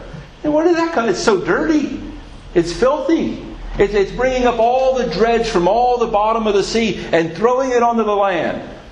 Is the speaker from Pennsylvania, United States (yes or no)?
yes; Philadelphia, Pennsylvania, United States; now in United Kingdom; So where I grew up in Philadelphia, we'd go to the seaside, and the ocean, the way that the curve of the land was, boy, the beaches were always clear, always clean.